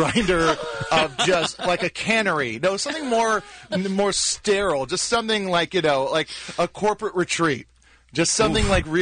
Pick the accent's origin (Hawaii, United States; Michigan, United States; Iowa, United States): Hawaii, United States; when I was a kid growing up in Hawaii, I would have, like, there was no time to do that.